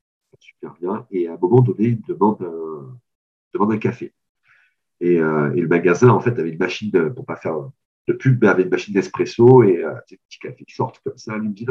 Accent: Marseille, Provence-Alpes-Côte d'Azur, France; ici, chez moi à Marseille

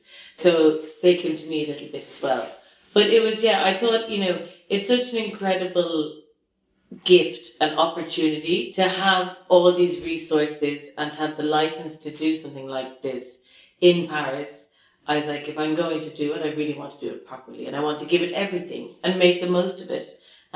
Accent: Ireland; I'm Irish, but I also half Chinese. My father's from Hong Kong, and I grew up in Ireland, which I loved. A very special place to grow up on this little island.

